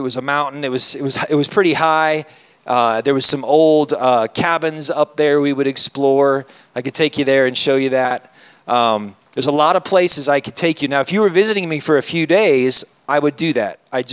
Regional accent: California, United States; So I grew up in Northern California. I was talking to Kevin about this last night, and it was real country. It was like there was less than 2,000 people in my town.

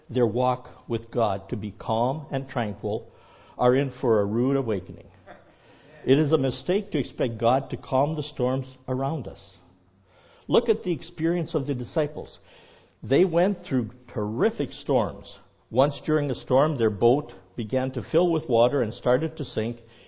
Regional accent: Canada; because I was from Canada and I might be French

